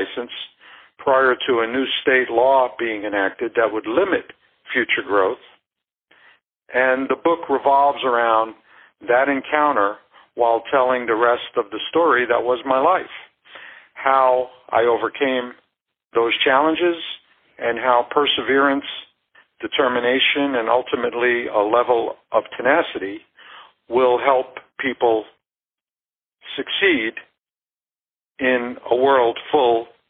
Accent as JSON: {"language": "English", "town": "Brooklyn", "region": "New York", "country": "United States", "tie": "born there", "also_born_or_lived": "California", "moved": "as an adult", "said": "Well, I was born in Brooklyn, New York. And at the age of 19, I enlisted in the Marine Corps."}